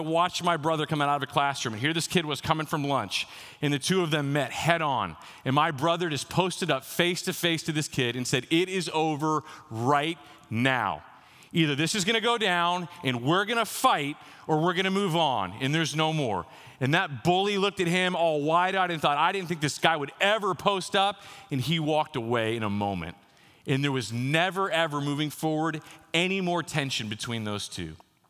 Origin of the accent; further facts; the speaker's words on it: Texas, United States; I'm from Texas, so it's not just 7th and 8th.